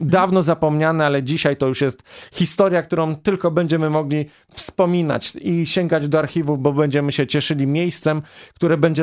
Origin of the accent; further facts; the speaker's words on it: Wrocław, Lower Silesian Voivodeship, Poland; a my z Wrocławia możemy być dumni.